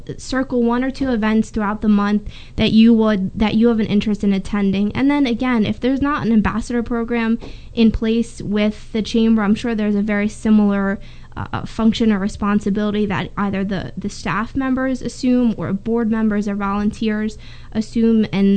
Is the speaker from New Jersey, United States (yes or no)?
yes; Phillipsburg, New Jersey, United States; Phillipsburg is much different than Easton, and I was born and raised in Phillipsburg, and so Easton was very new to me when I came in.